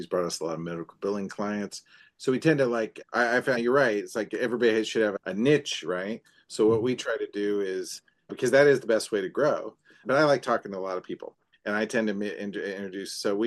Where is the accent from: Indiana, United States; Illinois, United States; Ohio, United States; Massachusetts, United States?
Illinois, United States; East Peoria; also born or lived in Galesburg; And then we moved to East Peoria, Illinois, and I grew up there, which is right across the street, right across the river from